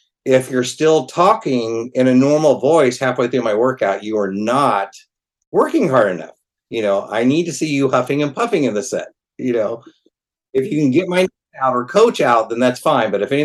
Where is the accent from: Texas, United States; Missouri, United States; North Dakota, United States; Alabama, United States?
Missouri, United States; Well, I grew up in Missouri, out in farm country